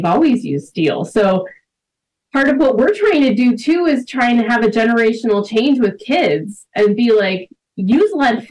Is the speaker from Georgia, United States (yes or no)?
yes; Duluth, Georgia, United States; I grew up outside of Atlanta. In the other Duluth.